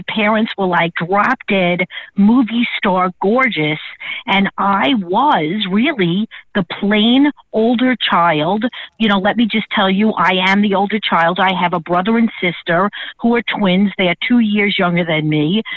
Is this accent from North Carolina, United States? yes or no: no; New York, United States; I came from the South Shore of Long Island. We were very diverse.